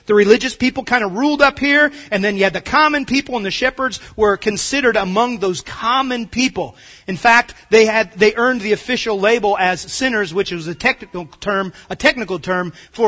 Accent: East Coast, United States; born there; I was born on the East Coast, and I have siblings who now live on the West Coast.

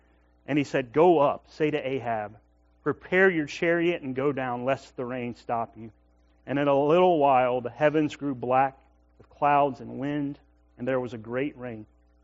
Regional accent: Opelika, Alabama, United States; now in Mobile, United States; Now, before moving to Mobile, after I graduated from Auburn, I grew up in Opelika, Alabama.

